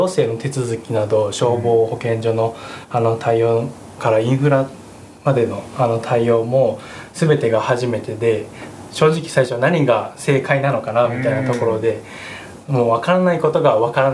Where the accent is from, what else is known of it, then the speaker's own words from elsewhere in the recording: Fuefuki, Yamanashi, Japan; 私はもともと笛吹出身でして、